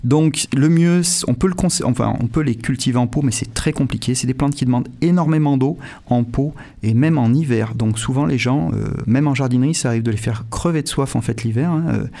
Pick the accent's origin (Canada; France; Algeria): France; Montélimar, Auvergne-Rhône-Alpes; Moi, quand j'étais jeune, j'habitais à Montélimar. À Montélimar, il n'y avait pas de mimosa quand j'étais jeune, hein, et j'ai 47 ans.